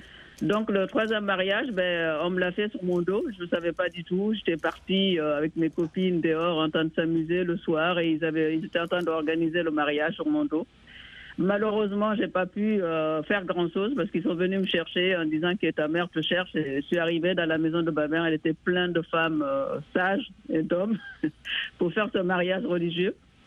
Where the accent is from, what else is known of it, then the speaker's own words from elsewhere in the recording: Guinea; Donc, voilà, moi, je suis de la Guinée-Conakry.